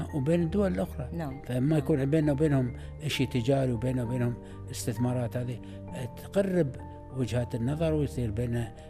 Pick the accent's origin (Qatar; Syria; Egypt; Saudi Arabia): Qatar; أول شيء نحن عندنا طابعتنا كقطريين